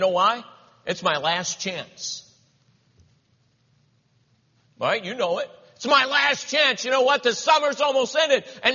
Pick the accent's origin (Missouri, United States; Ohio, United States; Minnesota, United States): Ohio, United States; Cleveland; I have lived here for 26, 27 years. I grew up in Cleveland, Ohio. And as a Christian there, I was saved at 8 years old.